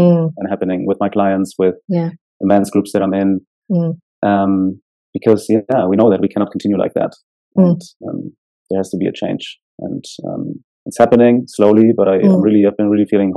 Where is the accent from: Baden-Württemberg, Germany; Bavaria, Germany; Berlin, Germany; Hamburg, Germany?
Berlin, Germany; I grew up in Germany, in Berlin. Mm. But my parents immigrated here from Poland about 40 years ago.